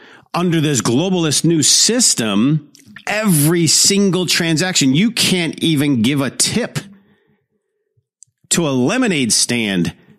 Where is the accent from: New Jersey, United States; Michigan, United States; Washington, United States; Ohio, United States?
Michigan, United States; Detroit; I grew up in Detroit.